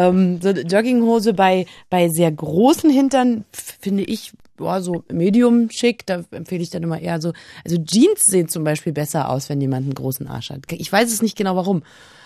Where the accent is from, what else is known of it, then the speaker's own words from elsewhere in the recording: Berlin, Germany; Ich komme natürlich aus Berlin